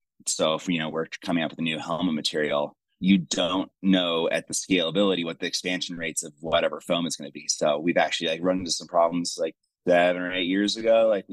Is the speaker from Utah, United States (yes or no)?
yes; Park City, Utah, United States; So I grew up in Park City, Utah.